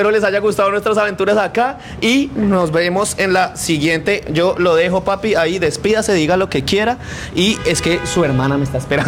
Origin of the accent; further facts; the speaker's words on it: Bogotá, Colombia; yo soy un rolo que sí sabe bailar como nadie lo espera.